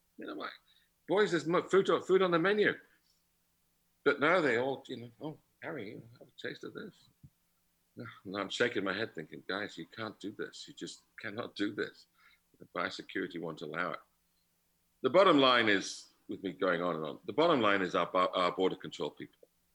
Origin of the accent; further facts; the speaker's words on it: England, United Kingdom; now in Winnipeg, Canada; And the problem we all have, and being English, I'm just the same.